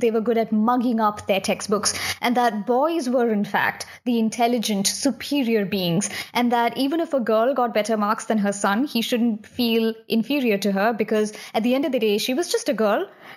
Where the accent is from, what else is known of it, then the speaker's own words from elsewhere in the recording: India; I was raised in India and I've seen a lot of this happening around me